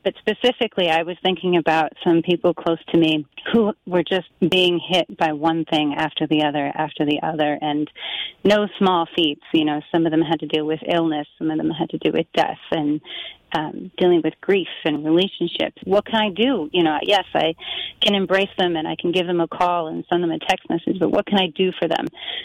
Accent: New York, United States; Westchester and Putnam County, like Mamaroneck and Yorktown, Mount Kisco, Chappaqua. But I really call my hometown Mayapak because that's where we lived the longest and went to high school, and lots of great things happened there.

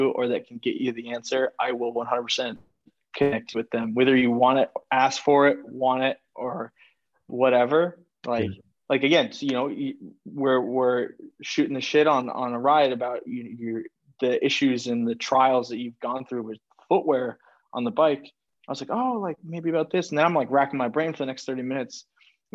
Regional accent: Germany; accent: German; It's my German accent. It's my German accent, you know.

